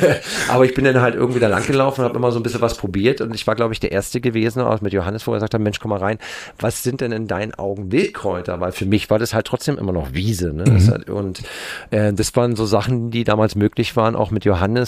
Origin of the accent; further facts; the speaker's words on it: Potsdam, Brandenburg, Germany; born there; ich bin ja in Potsdam geboren, Stadt, sind dann irgendwann aus Land rausgezogen, schön am Wasser.